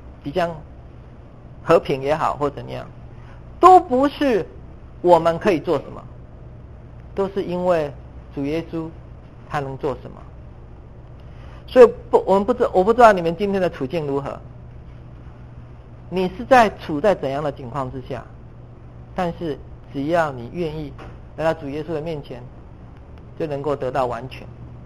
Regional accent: China; 我们以为我们经济发展好，我们国力强大了，别人就不敢欺负我们了，我们中国人就出头天了

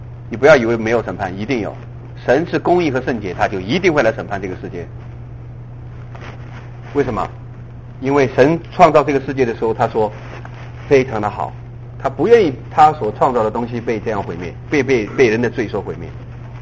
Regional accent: China; 只是我们中国人不知道这个神就是那个神呢

